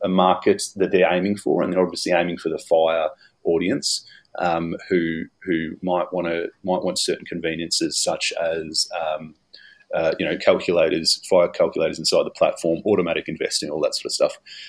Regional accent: Australia; because I'm an Australian investor myself.

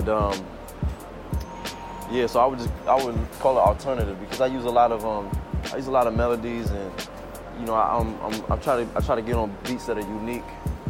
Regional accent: New York City, New York, United States; 80s, grew up in New York, Washington Heights. My dad is first generation Chinese from Brooklyn, born and raised in Brooklyn.

